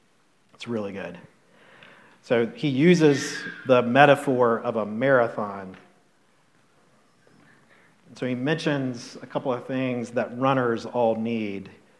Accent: Charlotte, North Carolina, United States; I grew up in Charlotte in the 1970s and 80s.

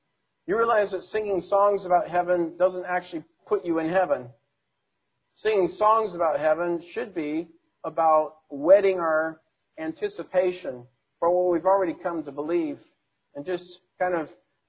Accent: Seattle, Washington, United States; And, you know, I'm from Seattle area. We're familiar with all that.

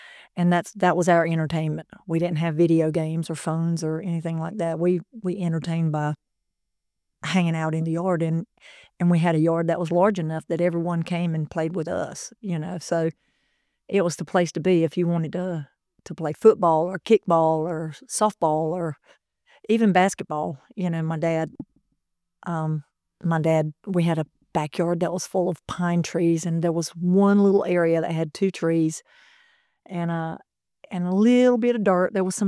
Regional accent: Sneads Ferry, North Carolina, United States; because I came from such a small town, Sneed's Ferry. And I can remember introducing, when people would ask me where I was from, I would say, oh, I'm from Topsail, or it's close to Wilmington

